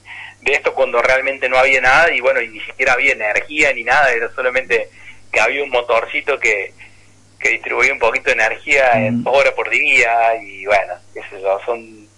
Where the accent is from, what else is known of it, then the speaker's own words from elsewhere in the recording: Villa María, Córdoba, Argentina; Yo soy de nací en Villa María.